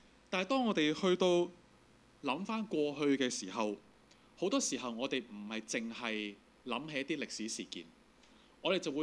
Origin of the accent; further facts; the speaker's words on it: Hong Kong; 其实我们香港人不陌生这件事啊。我们香港这个地方为什么这么繁华呢？